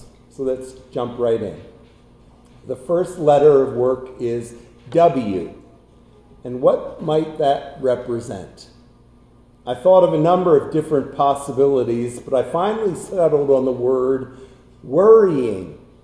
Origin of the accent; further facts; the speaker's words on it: New Jersey, United States; When I was growing up in New Jersey, school always started the Wednesday after Labor Day.